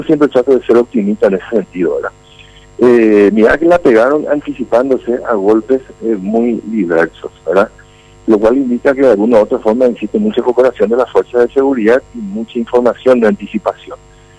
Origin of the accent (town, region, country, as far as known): Paraguay